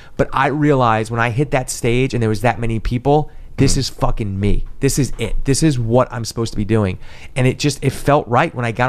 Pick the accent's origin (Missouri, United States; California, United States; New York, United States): New York, United States; And, you know, because I'm from New York.